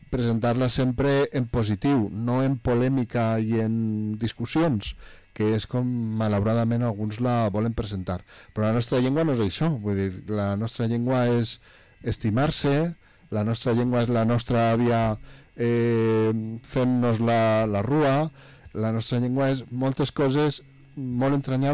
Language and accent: Catalan; Valencian Community, Spain; el nostre dia com a valencians.